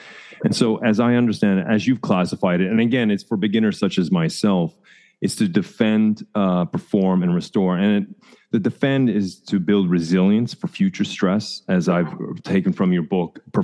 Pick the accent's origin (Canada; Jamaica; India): Canada; now in Norway; I'm from Canada, and I live in Norway.